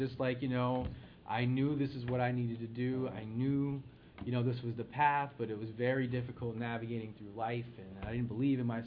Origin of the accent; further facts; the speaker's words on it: Middletown, Connecticut, United States; started battling at young age in Connecticut, and you know, my hometown, Middletown.